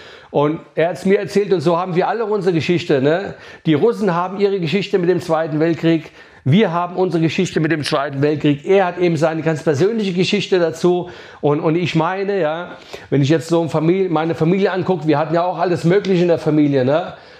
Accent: Hesse, Germany; moved away; Ich bin ja eigentlich Hesse, ja. Bin aber schon über 30 Jahre in Bayern

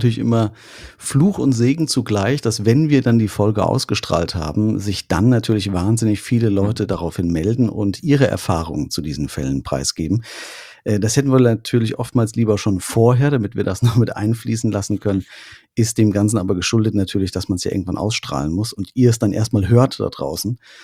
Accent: Künzell, Hesse, Germany; diesen Fall aus meinem Heimatdorf in Künzell

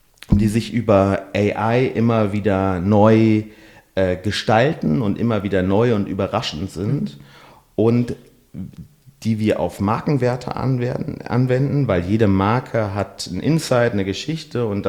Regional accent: North Rhine-Westphalia, Germany; ich meine, ich komme ja aus dem Ruhrgebiet, ich bin halbwegs offen

